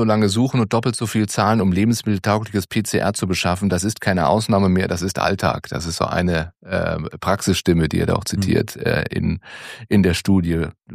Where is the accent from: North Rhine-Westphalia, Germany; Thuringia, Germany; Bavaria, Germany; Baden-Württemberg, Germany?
Baden-Württemberg, Germany; born there; Ich bin gebürtiger Badener